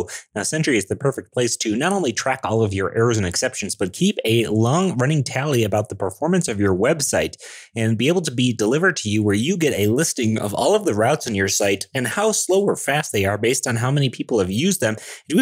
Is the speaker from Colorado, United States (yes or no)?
yes; Denver, Colorado, United States; I'm a developer from Denver, Colorado